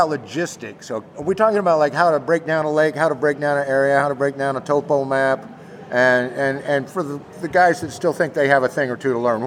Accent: Kansas, United States; I'm from Kansas, where a big reservoir is like, our biggest reservoir is like 11,000 acres, okay?

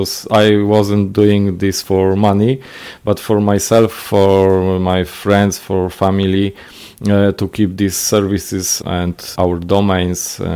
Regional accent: Kielce, Świętokrzyskie Voivodeship, Poland; English is a second language; I live in Kielce, in Poland, as you said, and this is my hometown from birth.

